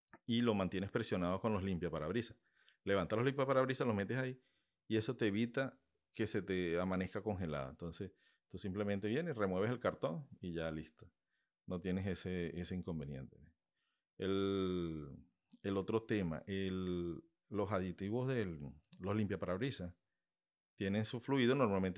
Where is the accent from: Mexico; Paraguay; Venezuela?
Venezuela; moved away; Yo vengo de Venezuela y estoy acostumbrado a que en Venezuela me ahorraba la plata del anticongelante